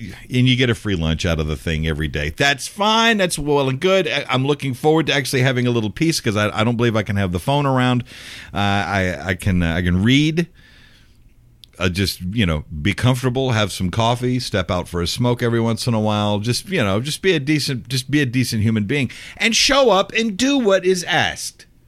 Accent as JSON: {"language": "English", "country": "United States", "said": "as an American, as a resident of this county"}